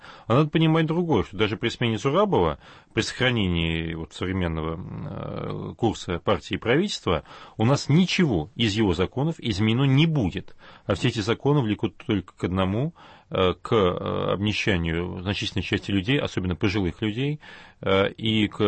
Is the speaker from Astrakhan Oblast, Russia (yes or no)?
yes; Astrakhan, Astrakhan Oblast, Russia; И поскольку я не москвич, а региональщик из Астрахани